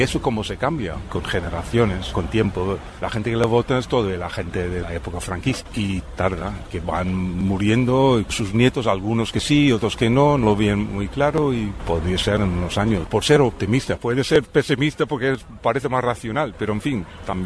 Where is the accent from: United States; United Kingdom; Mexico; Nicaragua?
United States; now in Spain